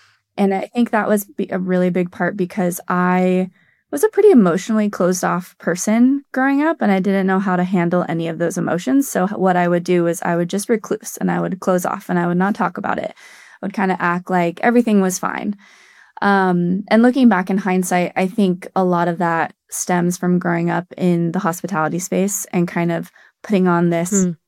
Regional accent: Cardwell, Montana, United States; Well, I grew up in Montana, actually, in a very, very small town called Cardwell. It's about 45 minutes west of Bozeman. You blink, you miss it. It's that small.

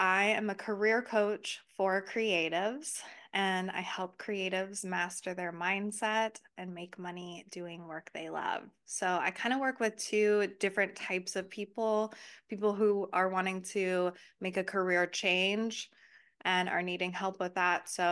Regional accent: United States; Whereas me as an American, I remember going to Rome and being like in awe

